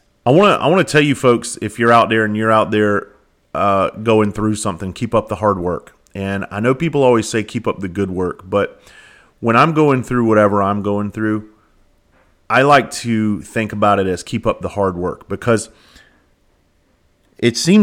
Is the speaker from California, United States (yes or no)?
no; South Carolina, United States; we have added another date in South Carolina, my home state. And so I'm always grateful to be able to do this back in my home state.